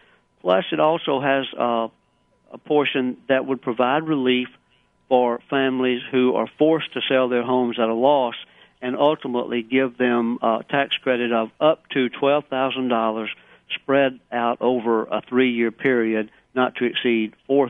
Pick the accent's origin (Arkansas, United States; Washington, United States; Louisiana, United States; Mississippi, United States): Mississippi, United States; Boonville; Boonville is my hometown, correct, Prentice County.